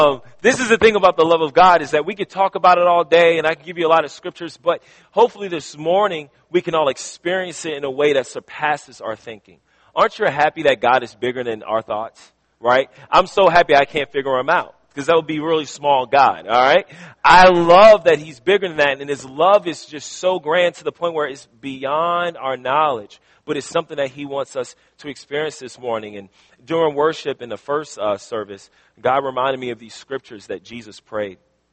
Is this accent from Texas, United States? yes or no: no; Richmond, Virginia, United States; Right now, I'm from the inner city of Richmond. I grew up in Southside Richmond. I'm not talking about Chesterfield.